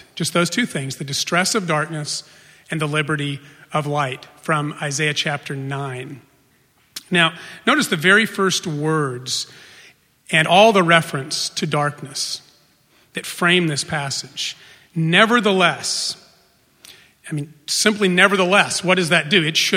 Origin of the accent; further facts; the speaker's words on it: El Paso, Texas, United States; From my earliest memories, I grew up in El Paso, Texas.